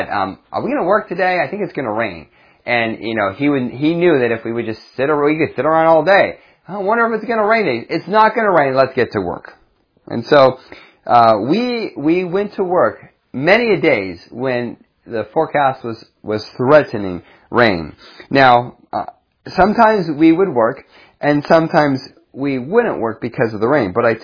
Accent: Erie, Pennsylvania, United States; I grew up in Erie, Pennsylvania, and there's a reason why Erie, Pennsylvania is called Dreary Erie.

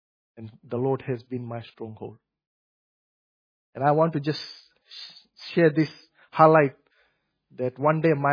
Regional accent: Fiji; I'm originally from Fiji

